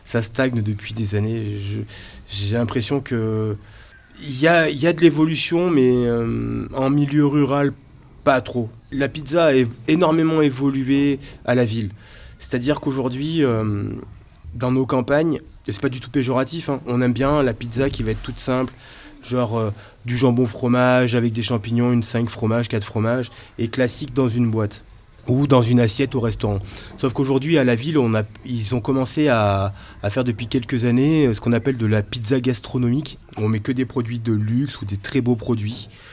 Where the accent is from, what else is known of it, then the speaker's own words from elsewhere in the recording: Nouvelle-Aquitaine, France; Je suis bien ici. Je suis natif de la Corrèze et j'ai pas envie d'aller voir ailleurs.